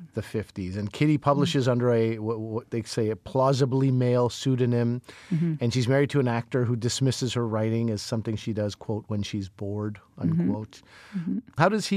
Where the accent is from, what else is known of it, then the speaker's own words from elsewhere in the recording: Montreal, Quebec, Canada; I grew up in Montreal. And as a young man, I mean, wild horses could not have pulled me out of Montreal.